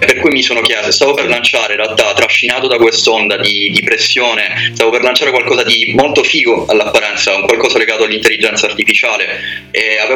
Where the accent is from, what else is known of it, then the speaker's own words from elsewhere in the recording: Sicily, Italy; now in Germany; sono passato da un luogo freddo a un altro, dalla Polonia qui in Germania, per cui aspetto di andare in Sicilia tra poco, nella mia terra natia.